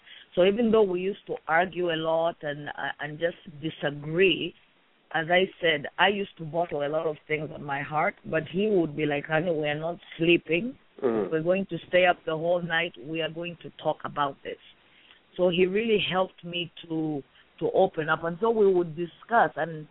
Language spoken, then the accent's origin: English; Zambia; also born or lived in Kenya; I'm from Southern Africa, Zambia.